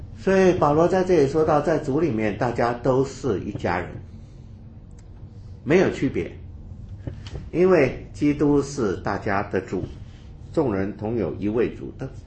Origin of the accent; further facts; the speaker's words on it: China; 我们中国人看起来就跟美国人看起来不一样啊